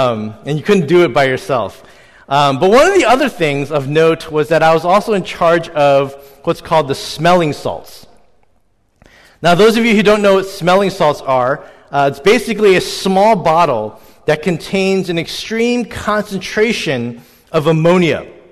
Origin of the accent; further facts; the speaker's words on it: St. Louis, Missouri, United States; I was working part-time at a community center back in my hometown of St. Louis, Missouri.